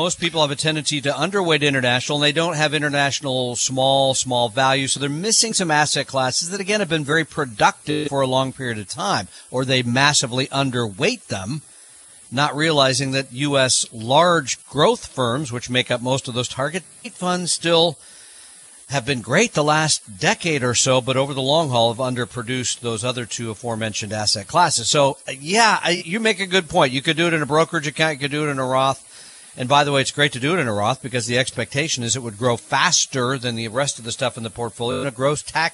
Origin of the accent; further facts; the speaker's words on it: Mars, Pennsylvania, United States; I'm the guy from Mars, Pennsylvania.